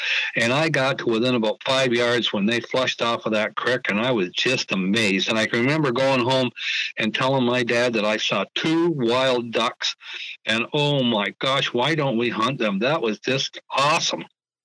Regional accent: Saint Thomas, U.S. Virgin Islands; But also, when I'm growing up in St. Thomas, when I was that age, gullies were not cleaned out.

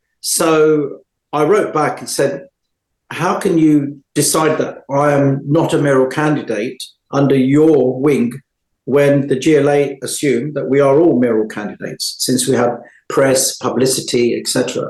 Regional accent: India; I know it sounds Shyam. I'm an Indian

